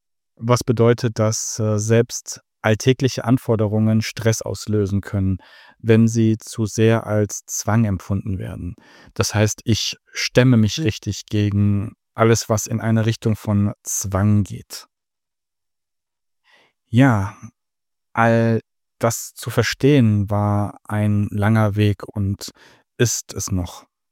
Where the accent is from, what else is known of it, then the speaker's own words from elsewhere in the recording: Düsseldorf, North Rhine-Westphalia, Germany; born there; now in Vogelsbergkreis, Germany; Ich bin gebürtig aus Düsseldorf, lebe jetzt seit 5 Jahren etwa im Vogelsbergkreis, Nähe Fulda.